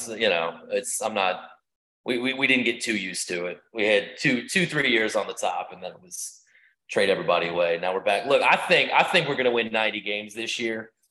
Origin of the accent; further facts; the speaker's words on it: New Orleans, Louisiana, United States; I'm not from Chicago. I'm from New Orleans.